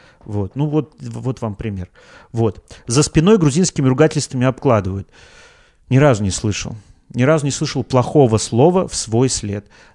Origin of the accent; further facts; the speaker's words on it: Russia; я встречал людей, которые смущались от того, что я из России, которым было неприятно то, что я из России.